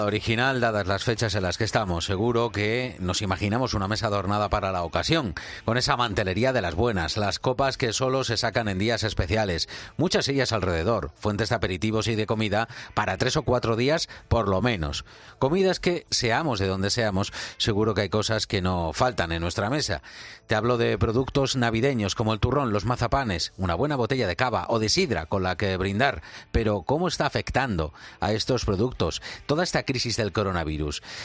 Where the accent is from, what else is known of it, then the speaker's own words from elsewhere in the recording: Extremadura, Spain; siendo extremeños, tendremos que brindar con el cava de la tierra